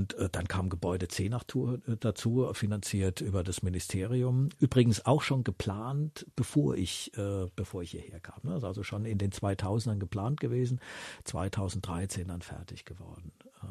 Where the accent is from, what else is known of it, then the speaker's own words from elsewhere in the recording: Southern Germany, Germany; ich komme ja aus Süddeutschland, da ist es immer ein bisschen anders